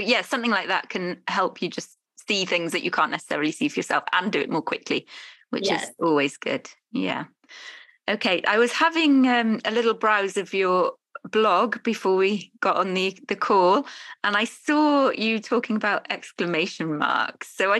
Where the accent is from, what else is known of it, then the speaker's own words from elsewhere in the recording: United Kingdom; and I'm British, obviously, so we do a lot of hedging.